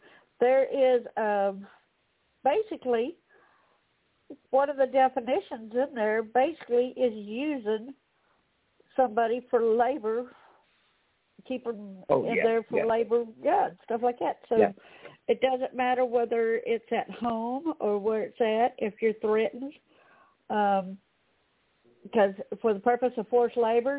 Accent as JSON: {"language": "English", "region": "the South", "country": "United States", "tie": "born there", "said": "like I was born in the South, right?"}